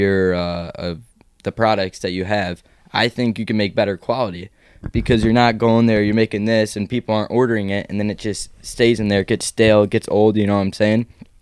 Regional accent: Chicago, Illinois, United States; You know, I'm from Chicago, as you guys might know

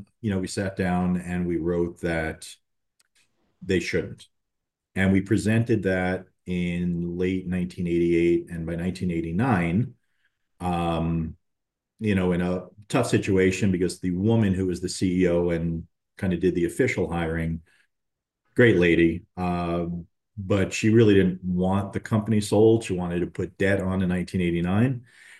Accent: Queens, New York, United States; So I stayed local, born and raised in Queens, and, was out at 20 going into public accounting in New York City.

